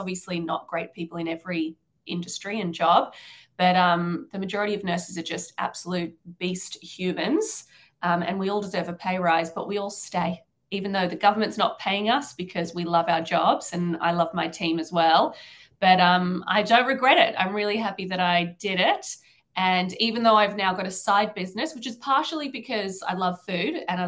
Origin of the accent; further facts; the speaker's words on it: Glebe, New South Wales, Australia; now in Bondi, Australia; I grew up, I live in Bondi area now, but I grew up in Glebe and I miss Glebe. I loved growing up there. It was a very good place to grow up in terms of location.